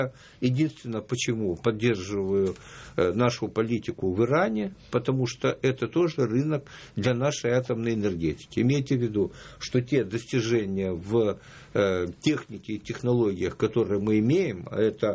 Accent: Odesa, Odesa Oblast, Ukraine; Но я, правда, как засланный казачок, потому что сам я из Одессы.

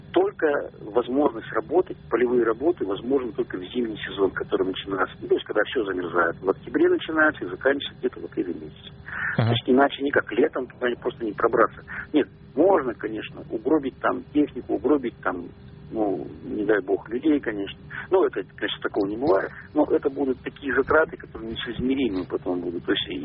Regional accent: Perm, Perm Krai, Russia; Я из Перми.

